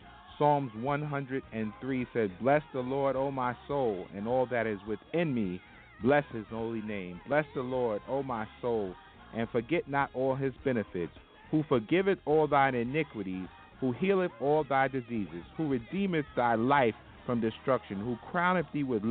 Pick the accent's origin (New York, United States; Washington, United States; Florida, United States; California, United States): New York, United States; Hempstead; Hempstead, New York. That's my hometown.